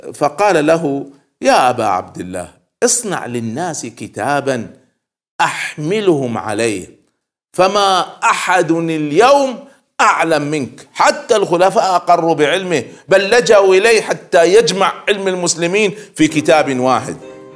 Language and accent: Arabic; Kuwait; وعندنا في الكويت المذهب الرئيسي المذهب المالكي إلى اليوم.